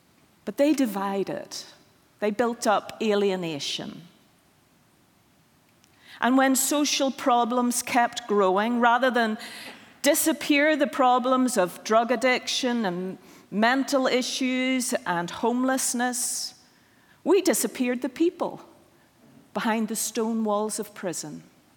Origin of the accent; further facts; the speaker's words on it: Ireland; when I was your age growing up in Ireland, stones were used to throw at the enemy.